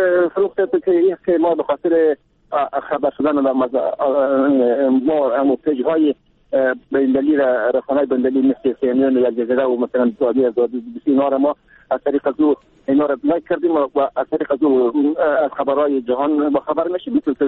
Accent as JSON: {"language": "Persian", "country": "Afghanistan", "moved": "yes", "said": "بعد از افغانستان آمدیم در سال 2001"}